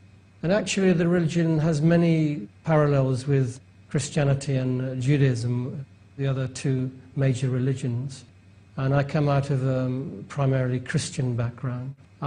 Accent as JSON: {"language": "English", "region": "England", "country": "United Kingdom", "tie": "born there", "said": "I was born in England."}